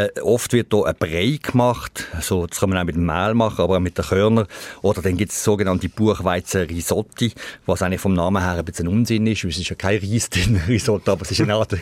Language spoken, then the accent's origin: German; Switzerland